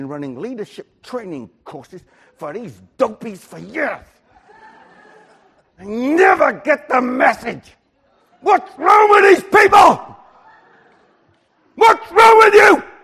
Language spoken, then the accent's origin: English; Wales, United Kingdom; I'm Welsh. I'm mystical in my origins.